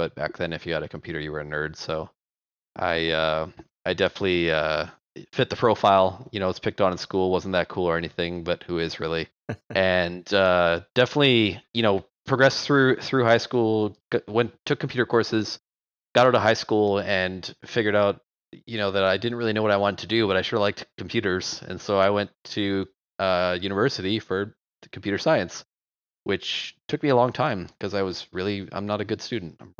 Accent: Calgary, Alberta, Canada; now in United States; we grew up in Canada. I'm from Calgary, Canada. I'm an immigrant to the United States.

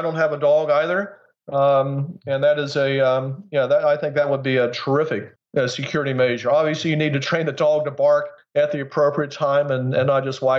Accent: West Virginia, United States; I'm from West Virginia.

